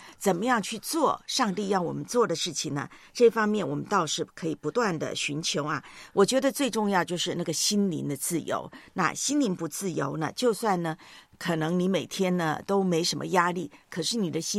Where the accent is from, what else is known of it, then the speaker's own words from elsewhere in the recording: Taiwan; 因为我的老家台湾呢